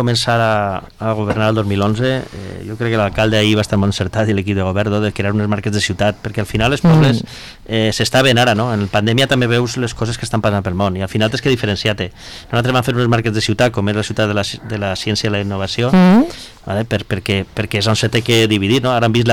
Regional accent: Castelló de la Plana, Valencian Community, Spain; som la part de Castelló de la Plana, que diuen, som la part plana nosaltres

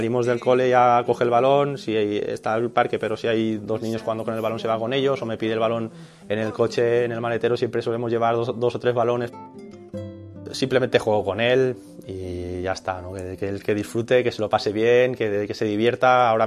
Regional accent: Artana, Valencian Community, Spain; Villarreal estuviese aquí tan cerca de mi pueblo, ¿no? De Artana.

